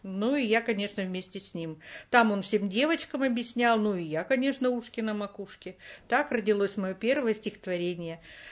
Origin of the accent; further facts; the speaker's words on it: Izhevsk, Udmurt Republic, Russia; moved away as an adult; now in Moscow, Russia; Я родилась и жила в Ижевске, это Удмуртская республика. И с родителями я там проживала до тех пор, пока не уехала учиться в столицу нашей родины, Москву.